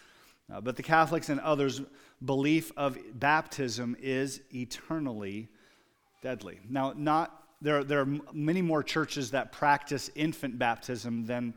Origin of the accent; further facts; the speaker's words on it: Pella, Iowa, United States; my parents grew up in the Christian Reformed Church, which I grew up in Pella. In Pella, there are 5 Christian Reformed churches and 5 Reformed churches.